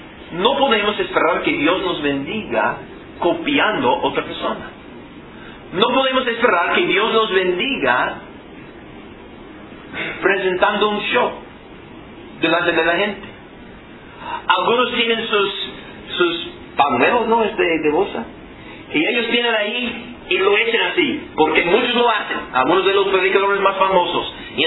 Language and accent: Spanish; Southeast, United States; Spanish is a second language; soy del sureste de los Estados Unidos, ahí es el cinturón